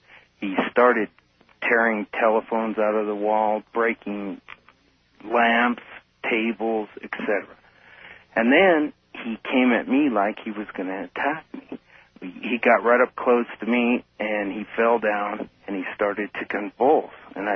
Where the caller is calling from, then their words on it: Denver, Colorado, United States; Hello, Art. … I'm calling from Denver.